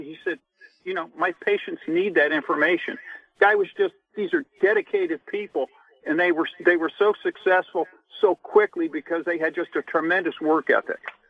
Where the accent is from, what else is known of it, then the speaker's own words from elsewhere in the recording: Florida, United States; also born or lived in Lakeland; now in Raleigh, United States; I grew up in South Florida in the 50s. I remember when Castro came to power. And then I moved to Lakeland.